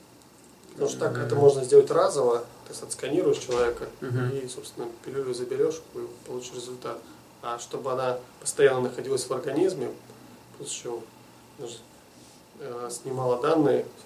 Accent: Perm, Perm Krai, Russia; Ну, смотри, я просто сам из Перми

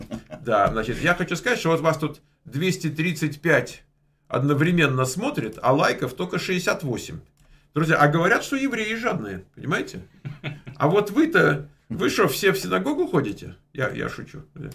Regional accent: Moscow, Russia; moved away; Но я же тоже из РФ, да. Я вот в Москве родился, вырос там и так далее. Но тоже вот релоцировался, как вы выражаетесь. На постоянное место жительства.

